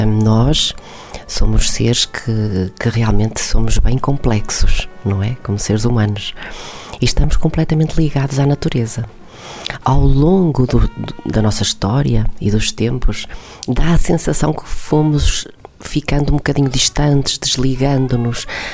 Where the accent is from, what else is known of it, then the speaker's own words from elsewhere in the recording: Porto, Norte, Portugal; also born or lived in Switzerland; now in Viana do Castelo, Portugal; Eu vivi muitos anos na Suíça e, portanto, quando decidi voltar para Portugal, para a minha terra, eu escolhi, sou do Porto, originalmente.